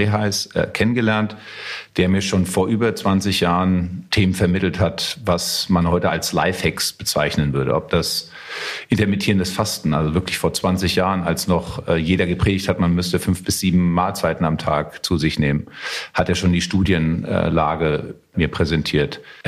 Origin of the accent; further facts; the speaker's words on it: Frankfurt, Hesse, Germany; Ich komme aus Frankfurt. Familie kommt aus Griechenland